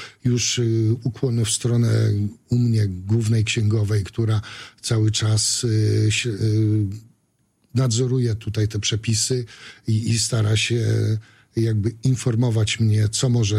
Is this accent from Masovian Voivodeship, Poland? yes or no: no; Suwałki, Podlaskie Voivodeship, Poland; Jestem rodowitym mieszkańcem Suwałk. Jest mi bliskie to miasto.